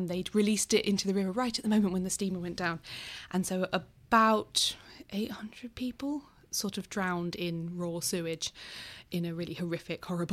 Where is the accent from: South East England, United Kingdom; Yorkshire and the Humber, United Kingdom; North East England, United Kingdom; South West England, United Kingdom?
South East England, United Kingdom; I grew up sailing on the Medway and I guess I just happened to never witness the ceremony